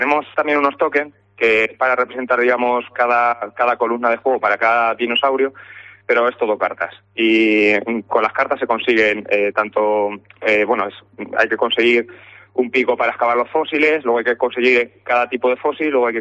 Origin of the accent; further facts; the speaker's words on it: Cuenca, Castilla-La Mancha, Spain; Como nosotros somos de Cuenca